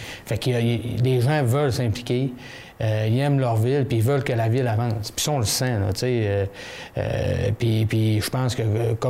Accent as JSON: {"language": "French", "town": "Dolbeau-Mistassini", "region": "Quebec", "country": "Canada", "tie": "born or raised there", "said": "Tu sais, j'ai toujours demeuré à Dolbeau-Mistassini. Mm. Je suis né à Dolbeau-Mistassini. J'ai toujours été fier de cette ville-là. J'ai toujours aimé cette ville-là."}